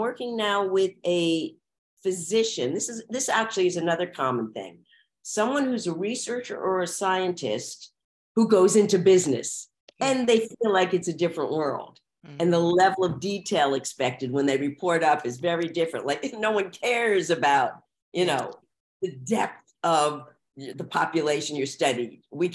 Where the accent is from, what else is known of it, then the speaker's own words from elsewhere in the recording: New Jersey, United States; like I'm from New Jersey, close to New York, an out there style and be good